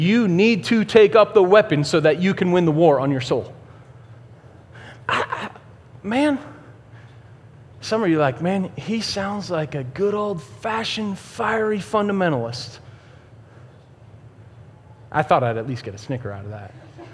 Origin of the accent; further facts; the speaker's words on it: Boston, Massachusetts, United States; I grew up in Boston. I never had access to a gun. So, when I moved to God's country here in the South, I got myself a gun.